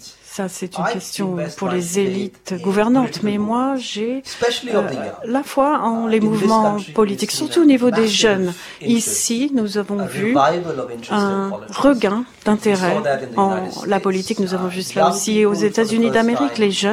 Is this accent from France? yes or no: no; India; moved away; Quand j'ai grandi en Inde, je connaissais que les gens de ma ville.